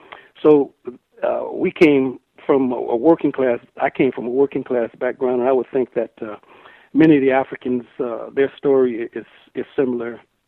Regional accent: Arcadia, Louisiana, United States; born there; moved away; also born or lived in California; And my family moved to Louisiana to California in the late 40s, mid 40s, and I was born in Arcadia, Louisiana, which is in the Bienville Parish. In Louisiana, we have parishes, Bienville Parish. So we came from Louisiana to California.

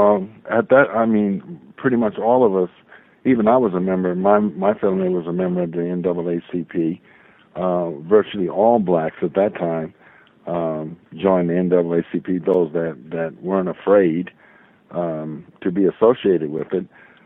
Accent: Portsmouth, Virginia, United States; born there; I was born in Portsmouth, Virginia, which is only like 60 miles from Richmond.

